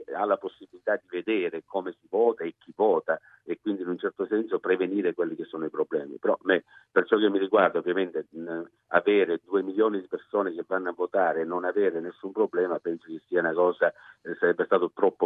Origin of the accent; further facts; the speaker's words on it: Australia; come australiano di origine italiana che vive in Australia